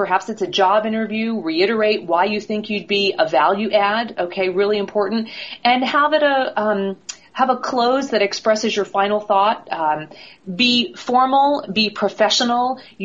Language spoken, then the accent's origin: English; New Jersey, United States; I love to hear from New Jersey because that's my old stomping ground. I was raised in New Jersey, and I know exactly where Toms River is.